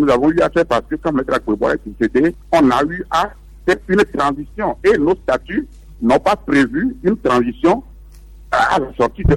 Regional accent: Togo; je suis scandalisé en tant que Togolais

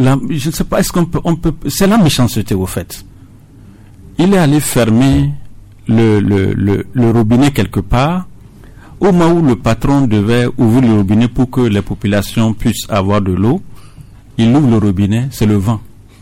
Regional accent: Dapaong, Savanes, Togo; chez nous à Dapaon, il y a un projet qu'on a réalisé.

